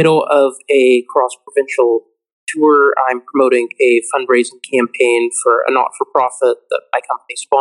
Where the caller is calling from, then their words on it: New Westminster, British Columbia, Canada; So I'm broadcasting from New Westminster, British Columbia, but based out of Bowen Island, British Columbia.